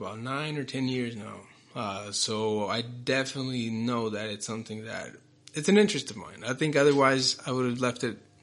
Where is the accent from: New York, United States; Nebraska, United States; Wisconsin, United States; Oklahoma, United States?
Oklahoma, United States; Tulsa; English is a second language; there, and then our family moved to the United States in 97.